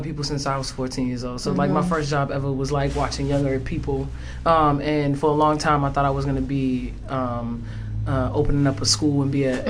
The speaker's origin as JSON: {"language": "English", "town": "Boston", "region": "Massachusetts", "country": "United States", "said": "I'm from Roxbury. Just like little hood kid, I don't know, rapper, poet."}